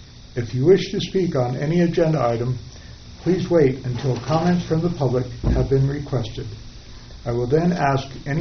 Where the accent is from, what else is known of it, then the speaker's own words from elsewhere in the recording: Markleeville, California, United States; I am from Markleville